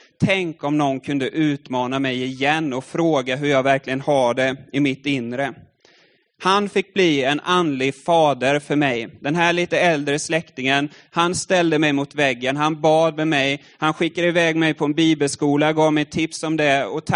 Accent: Furusjö, Jönköping County, Sweden; nere i Furusjö där jag kommer ifrån. Så jag har verkligen vuxit upp i kyrkan.

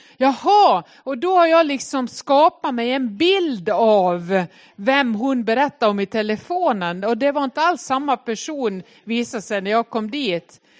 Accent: Nås, Dalarna County, Sweden; now in Gothenburg, Sweden; min mamma hemma i Nås i Västerdalarna. Jag är ifrån Nås, men bor i Göteborg.

